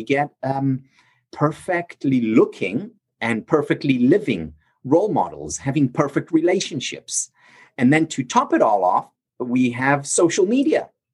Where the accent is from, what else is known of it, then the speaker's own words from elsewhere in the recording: Israel; I'm originally from Israel